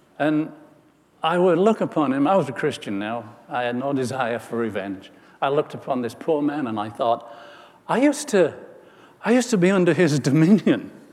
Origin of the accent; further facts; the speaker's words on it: York, Yorkshire and the Humber, United Kingdom; I was just a little kid working full-time in a butcher's shop in England, in my hometown of York.